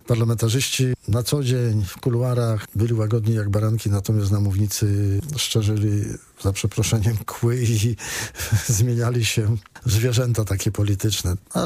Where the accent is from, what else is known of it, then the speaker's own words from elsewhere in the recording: Skarżysko-Kamienna, Świętokrzyskie Voivodeship, Poland; Jestem ze Skarżyska Kamiennej